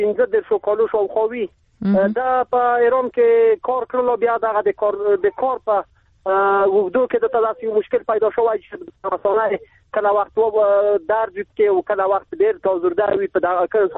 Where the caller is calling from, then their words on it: Wardak, Afghanistan; ورداګم د ورداګونه.